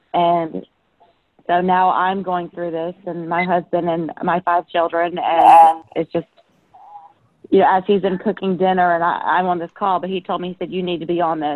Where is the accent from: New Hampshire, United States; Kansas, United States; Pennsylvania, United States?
Pennsylvania, United States; I'm from Pennsylvania originally, and that's where he lives.